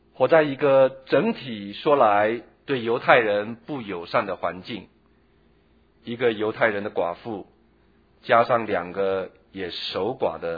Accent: Taiwan; 就算我是从台湾来的

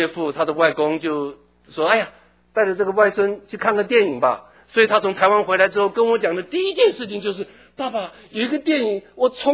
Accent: China; 那比起我们中国人的刺客，那是差太多了，对不对？那真的是太，那我们中国人的刺客太高明了。

